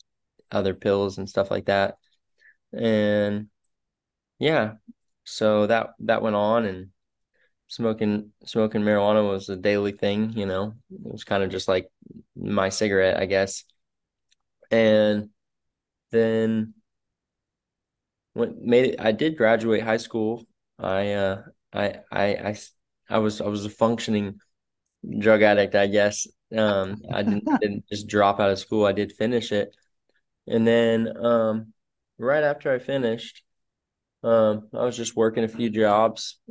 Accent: Daytona Beach, Florida, United States; I was raised here in Daytona Beach, Florida, and Daytona Beach is known for the party city.

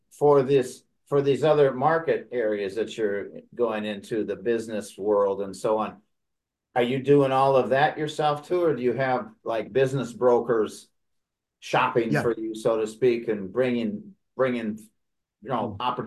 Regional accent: Wisconsin, United States; now in Orlando, United States; We moved here from Wisconsin, the Upper Midwest, in 1998, and I usually don't remember from year to year weather things, but it just seems to me that this is the coldest winter that I remember living down here.

